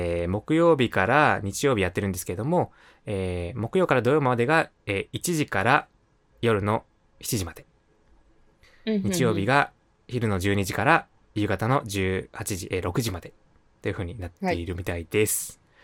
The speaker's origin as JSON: {"language": "Japanese", "region": "Kansai", "country": "Japan", "said": "僕関西人なので"}